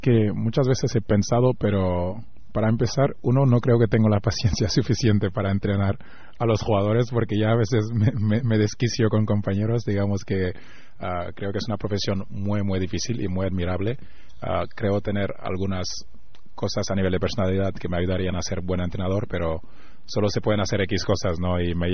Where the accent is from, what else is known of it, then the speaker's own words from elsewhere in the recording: Senegal; now in Spain; soy de Senegal, ¿no? Yeah. Ahora soy de Senegal, de España, pero he nacido en Senegal. La mayoría de mi familia está ahí, los amigos de mi infancia están ahí.